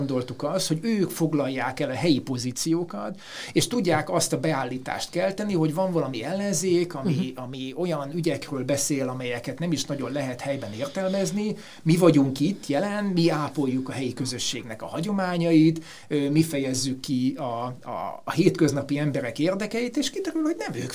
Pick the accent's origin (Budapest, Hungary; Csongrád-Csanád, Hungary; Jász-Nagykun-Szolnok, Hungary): Budapest, Hungary; ha bár én budapesti vagyok